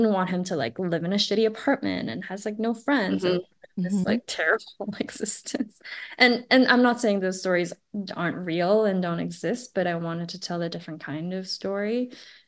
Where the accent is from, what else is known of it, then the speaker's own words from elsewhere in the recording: Montreal, Quebec, Canada; first language French; also born or lived in Taiwan / Toronto; I was born in Taiwan. I grew up in Montreal, speaking French, and then moved to Toronto when I went to a French high school.